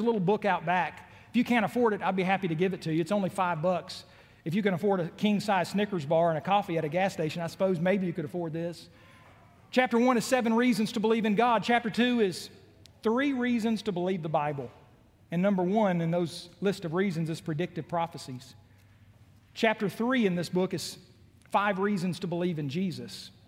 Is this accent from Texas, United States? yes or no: no; Macon, Georgia, United States; born there; I was told I was born in Macon, Georgia back in 1975.